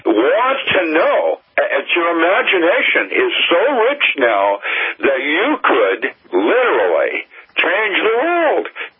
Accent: Seattle, Washington, United States; I grew up in Seattle. It was a large city, and really wasn't at the time I was a boy.

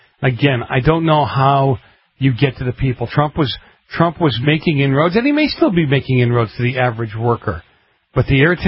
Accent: Boston, Massachusetts, United States; because I grew up in Boston with the mafia.

